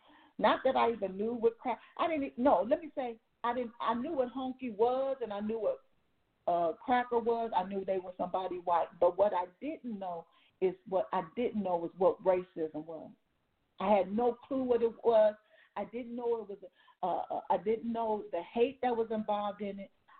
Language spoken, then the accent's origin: English; Los Angeles, California, United States; So the words I heard growing up, you know, and considering where I grew up in South Central, there was a lot of heat going on.